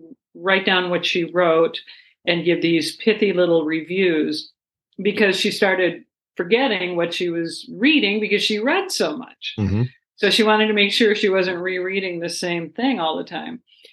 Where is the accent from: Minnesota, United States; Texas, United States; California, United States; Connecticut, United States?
Minnesota, United States; And of course, being the Minnesotan I am, I was like, could you?